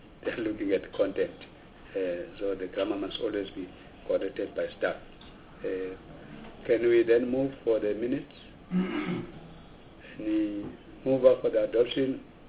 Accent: Gauteng, South Africa; I'm from Gauteng.

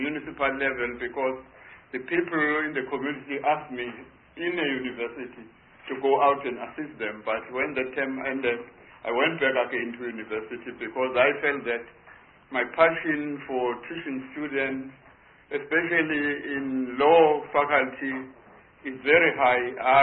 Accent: Durban, KwaZulu-Natal, South Africa; born there; I was born in 1947 in Durban, I studied up to matric

